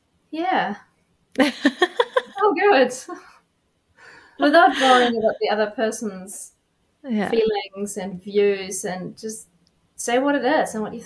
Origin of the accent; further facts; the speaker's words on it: France; also born or lived in Germany; now in New Zealand; I guess growing up in France and Germany, I feel like maybe my values have been a bit mixed there too.